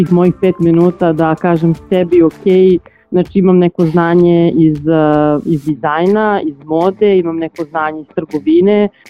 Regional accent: Leskovac, Jablanica District, Serbia; now in Belgrade, Serbia; nisam iz Beograda, odrasla sam u Leskovcu

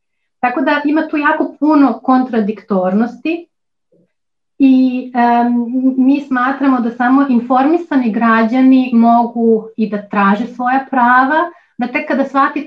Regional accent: North Rhine-Westphalia, Germany; moved away; Ja sam odrasla u Nemačkoj, u Ruškoj oblasti, odmah do jednog grada, u jednom gradu pored Dortmunda

